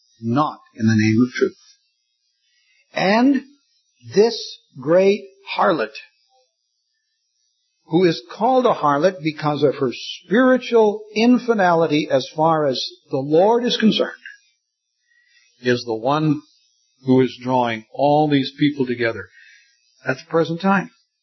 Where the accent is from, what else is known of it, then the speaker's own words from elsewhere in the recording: Scotland, United Kingdom; But I'm a Scotsman.